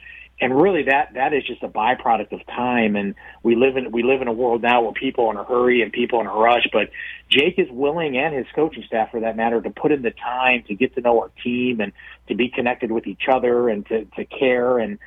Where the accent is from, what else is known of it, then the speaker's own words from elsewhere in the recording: Midwest, United States; I label them, I'm from the Midwest, I label them Wisconsin nice.